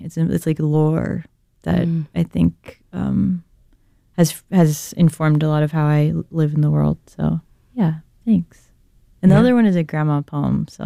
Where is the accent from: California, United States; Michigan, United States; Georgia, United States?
California, United States; I'm from California. And I grew up in the valley with like lots of animals.